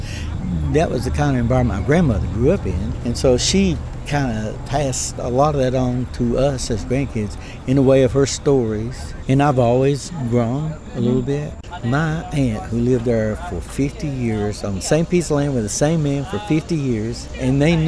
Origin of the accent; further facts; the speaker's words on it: Cowan Creek, Kentucky, United States; I was raised on Cowan Creek.